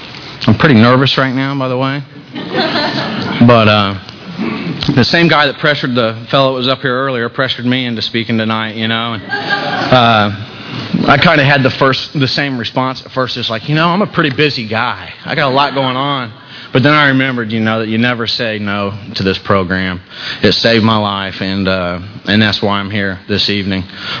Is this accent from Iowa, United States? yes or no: no; Indiana, United States; I was raised in Indiana. And I had a pretty normal childhood.